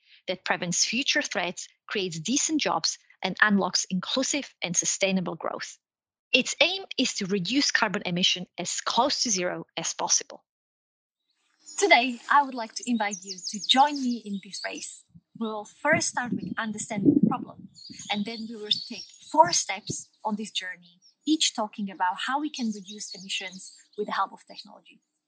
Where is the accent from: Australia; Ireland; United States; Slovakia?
Slovakia; Growing up in Slovakia was awesome.